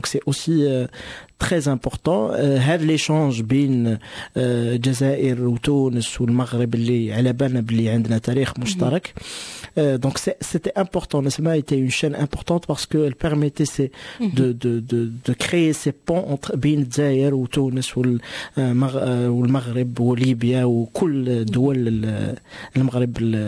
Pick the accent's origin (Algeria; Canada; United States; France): Algeria; Kabylie; Je suis kabyle, je suis amazigh, je suis berbère, je suis africain.